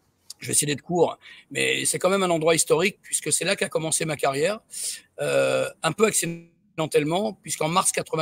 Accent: Nanterre, Île-de-France, France; born there; Alors, je suis né à Nanterre

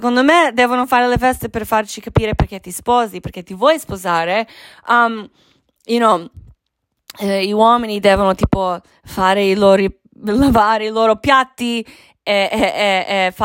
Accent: Croatia; Italian is a second language; eravamo due immigrati comunisti, lei cinese, io croata

